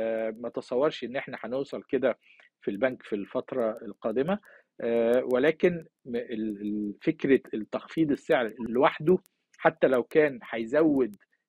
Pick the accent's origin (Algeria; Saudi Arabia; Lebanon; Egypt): Egypt; احنا يعني كمصريين لو في شركات كده احنا محتاجين ان احنا نستفيد منه